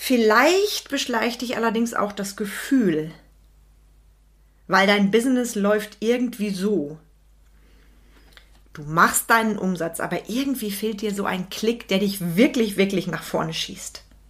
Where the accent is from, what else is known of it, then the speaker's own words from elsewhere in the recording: North Rhine-Westphalia, Germany; Ich komme ja aus NRW